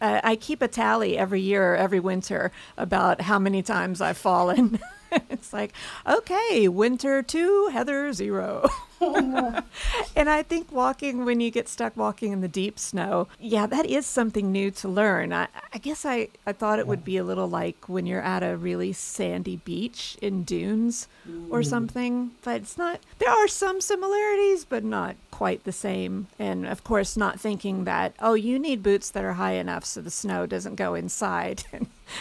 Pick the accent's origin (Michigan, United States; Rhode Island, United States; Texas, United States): Texas, United States; for me, growing up in Texas, the first time I saw snow was in Canada.